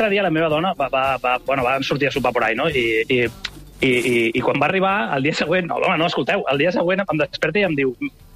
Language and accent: Catalan; Catalonia, Spain